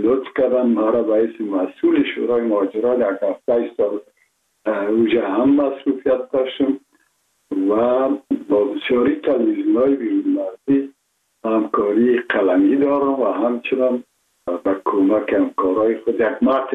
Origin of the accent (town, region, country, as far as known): Kabul, Afghanistan; born or raised there